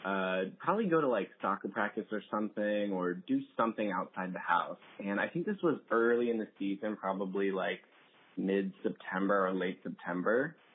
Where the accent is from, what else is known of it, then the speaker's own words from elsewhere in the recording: Seattle, Washington, United States; now in Portland, United States; from Portland, Oregon. I grew up in Seattle.